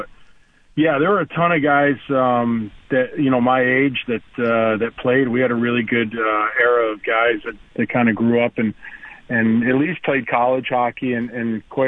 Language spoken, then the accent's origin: English; Wilbraham, Massachusetts, United States; also born or lived in Worcester; Actually, I was born in Worcester, as you say, in Massachusetts, Worcester. I lived there for a year. That's where my dad was born and raised. And then we moved out to Wilbraham when I was like a year. That Western Mass.